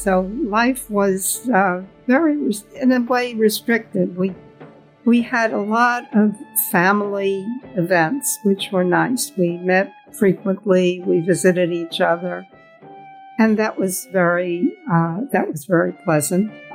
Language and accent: English; Brooklyn, New York, United States; born there; I was born in Brooklyn, was born on March 22nd, 1931.